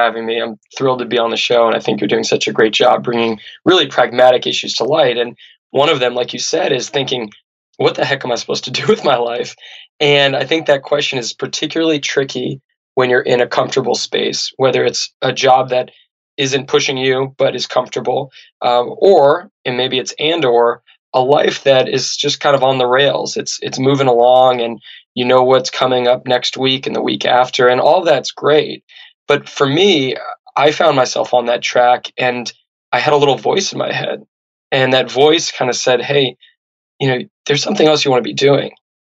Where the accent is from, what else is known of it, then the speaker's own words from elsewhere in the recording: Santa Barbara, California, United States; particularly in the U.S., particularly where I grew up in Santa Barbara.